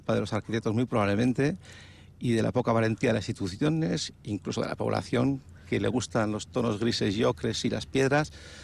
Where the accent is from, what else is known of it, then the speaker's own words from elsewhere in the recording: Bilbao, Basque Country, Spain; y vengo de Bilbao